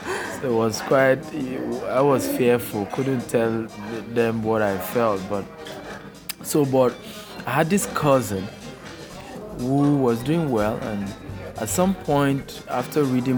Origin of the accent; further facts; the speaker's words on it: Maiduguri, Borno, Nigeria; So I was born in Maiduguri, Borno State in Nigeria, as a northern part of the country. And, I grew up in one of the villages, really, even though it's close to the main city. And no electricity for over 5 years, no running water.